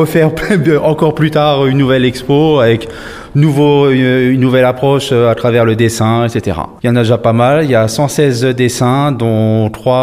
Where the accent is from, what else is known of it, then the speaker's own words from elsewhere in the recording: Paris, Île-de-France, France; je ne suis pas originaire d'Alsace, je suis originaire de Paris, ça fait 10 ans que je suis en Alsace